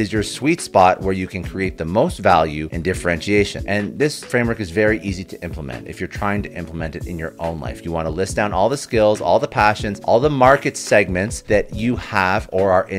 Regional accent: Canada; I'm Canadian, so I say niche. Americans seem to say niche.

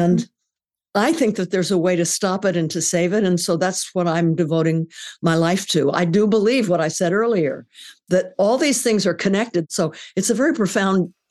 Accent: California, United States; I grew up in California in the 40s, and there was never any smog.

